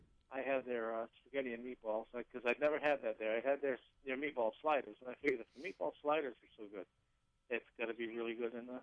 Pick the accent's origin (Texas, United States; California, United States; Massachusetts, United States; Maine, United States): Massachusetts, United States; New Bedford; as a kid growing up in the New Bedford area, where there's 90% of the population was from Portugal